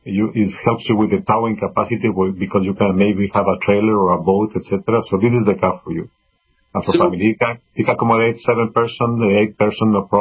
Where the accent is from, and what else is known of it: Ecuador; English is a second language; also born or lived in Colombia / Brazil / Venezuela / Mexico